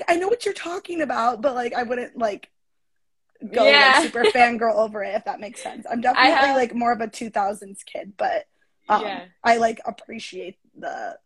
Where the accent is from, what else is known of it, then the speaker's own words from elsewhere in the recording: Chicago, Illinois, United States; I'm from the Chicagoland area, from Chicago, Illinois.